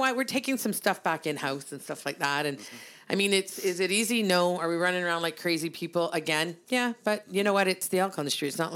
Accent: Brantford, Ontario, Canada; we're two chicks from Brantford, Ontario

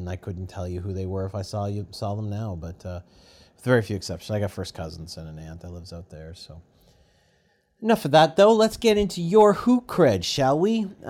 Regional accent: Canada; Maybe I'm a Canadian and I'm immune to haters.

